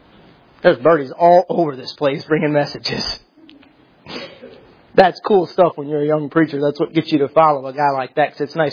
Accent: Michigan, United States; They're all from Ohio anyways. I'm from Michigan.

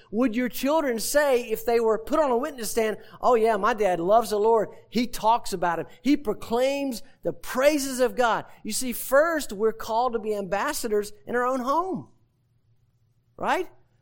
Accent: the South, United States; And I say Philemon, Jeff, because I'm from the South.

